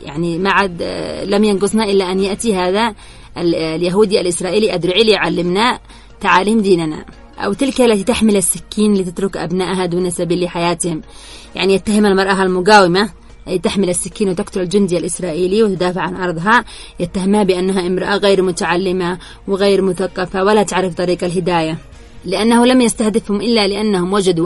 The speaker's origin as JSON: {"language": "Arabic", "country": "Yemen", "said": "نحن عندنا في اليمن"}